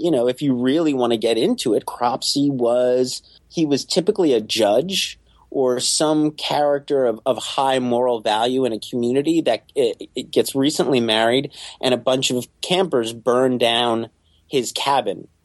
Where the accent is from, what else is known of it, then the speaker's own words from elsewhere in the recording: Staten Island, New York, United States; Yeah, I was growing up in Staten Island in the 1980s.